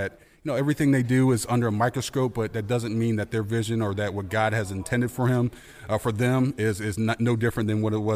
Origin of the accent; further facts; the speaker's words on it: Tampa, Florida, United States; I was born and raised in Tampa